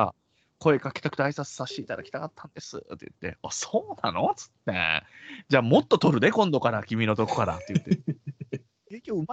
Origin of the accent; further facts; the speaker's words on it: Kobe, Hyogo, Japan; 実は私生まれも育ちも神戸でして大の虎党なんですよ